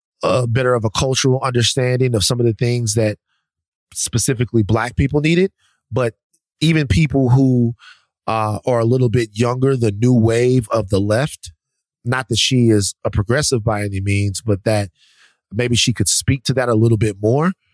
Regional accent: the South, United States; I said Iran, it's Iran. I'm sorry, but I'm from the South.

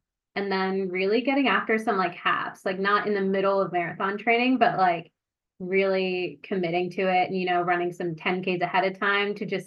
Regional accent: New Jersey, United States; Like I'm from New Jersey. I've watched New York so many times in person.

